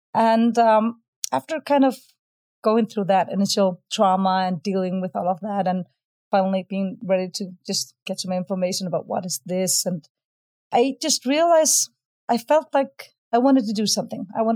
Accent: Iceland; and I'm from Iceland.

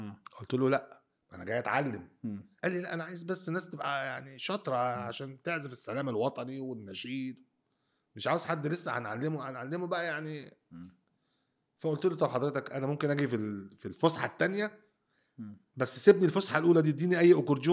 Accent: Kuwait; moved away as an adult; now in Egypt; انا مولود في الكويت، انا ماشي من الكويت عمري 18 سنه مبدئيا

